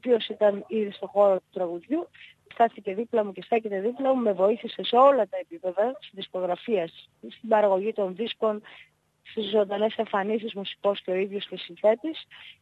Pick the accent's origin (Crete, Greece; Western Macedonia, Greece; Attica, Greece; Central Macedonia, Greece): Central Macedonia, Greece; Agio Pnevma; εγώ είμαι από τη Μακεδονία, από τις Σέρες, Άγιο Πνεύμα Σερών, με μια καταγωγή που την δέμνουν πολλά σημεία του ελλαδικού χώρου και του παλιότερου που περιλάμβανε και Μικρά Ασία κτλ. Με έναν παππού από την Κρήτη